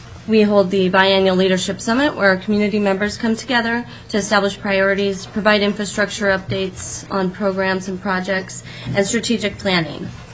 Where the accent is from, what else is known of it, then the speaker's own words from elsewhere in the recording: Old Harbor, Alaska, United States; I was raised in Old Harbor, and my position at the Old Harbor Native Corporation I work very closely with the city and tribe on economic development to sustain a healthy community.